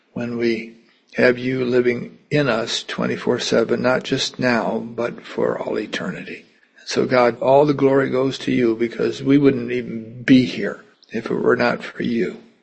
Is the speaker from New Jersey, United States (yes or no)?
no; Los Angeles, California, United States; and I grew up in Rams territory when they were in L.A.